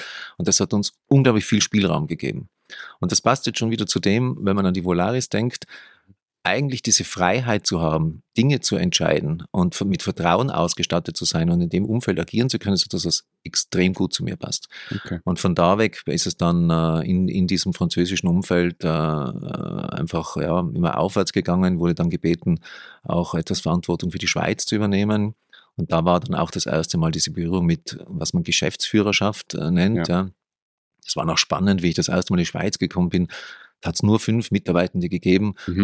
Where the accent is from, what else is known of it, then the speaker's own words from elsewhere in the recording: Tyrol, Austria; ich komme aus Tirol